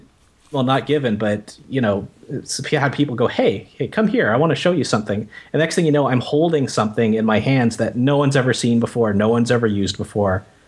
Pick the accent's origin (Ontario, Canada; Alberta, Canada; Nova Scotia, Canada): Ontario, Canada; Toronto; And I grew up my whole life in Toronto. Actually, this is the only place I've ever lived.